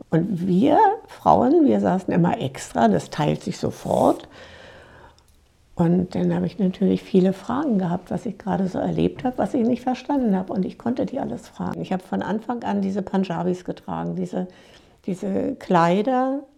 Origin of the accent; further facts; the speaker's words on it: Germany; also born or lived in France; ich werde den Teufel tun und dann sagen, aber ich bin Deutsche, ich mache das so, da geht's noch.